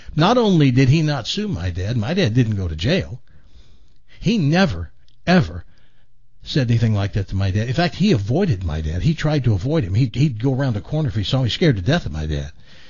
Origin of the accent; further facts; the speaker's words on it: Tennessee, United States; I grew up in Tennessee. I heard on an almost daily basis the N-word.